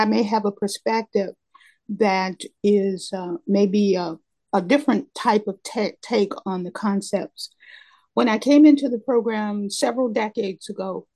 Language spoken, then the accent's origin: English; California, United States; I come from Southern California, and I was a part of several people who started up many ACA groups